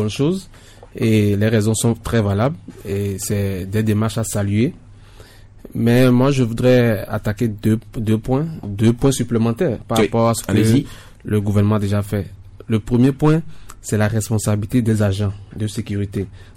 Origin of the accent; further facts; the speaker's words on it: Togo; moi je suis togolais.